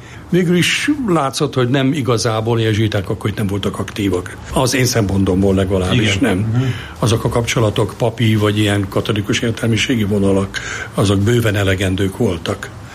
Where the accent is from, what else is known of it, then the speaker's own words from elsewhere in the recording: Budapest, Hungary; Én ezekben, a Mátyás templomnál nőttem föl